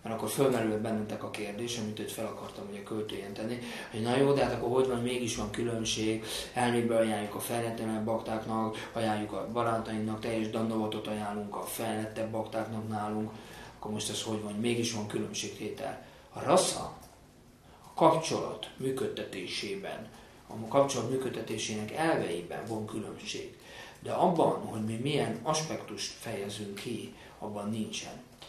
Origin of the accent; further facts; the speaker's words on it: India; mert én mégiscsak indiai vagyok